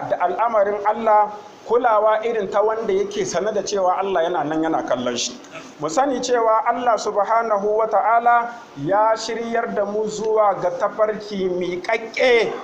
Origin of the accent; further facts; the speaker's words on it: Niger; بلادنا النيجر